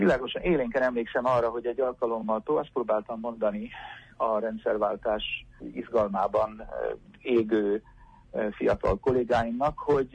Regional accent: Budapest, Hungary; ugye én budapesti vagyok, tehát Magyarország volt ugye az elsődleges referenciapontom

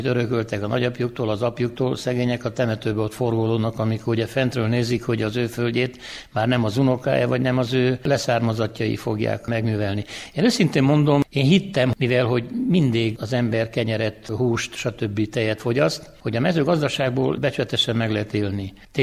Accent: Csongrád-Csanád, Hungary; born there; az őseink nagyon jól döntöttek, hogy egy olyan helyre születtek, és születtünk mi is, ahol nem sok régiónak adatik meg ez, hogy két víz között legyenek a földek, Maros és a Luc között.

